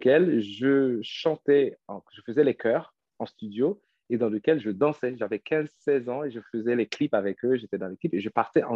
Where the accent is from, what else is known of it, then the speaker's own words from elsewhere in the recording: Haiti; moved away as an adult; Ok. Bon, alors … Je suis de Haïti. Je viens d'Haïti. J'ai vécu là-bas. Et après, j'ai fait mes études en France, à Bordeaux, plus précisément, où j'ai eu un Master 2 en ingénierie mathématique. Et puis après, j'ai quitté Bordeaux, j'ai travaillé sur Paris